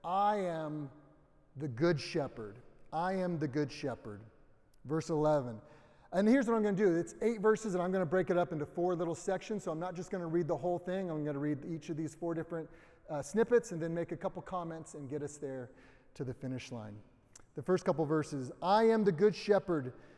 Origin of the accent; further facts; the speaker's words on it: Suisun City, California, United States; I think about 10-ish years old, growing up in California, Suisun City.